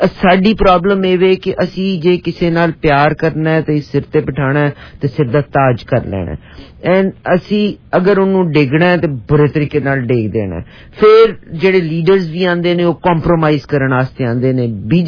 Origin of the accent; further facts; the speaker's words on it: Punjab, Pakistan; ਅਸੀਂ ਜਿਹੜੇ ਲਹਿੰਦੇ ਪੰਜਾਬ ਤੋਂ ਹਾਂ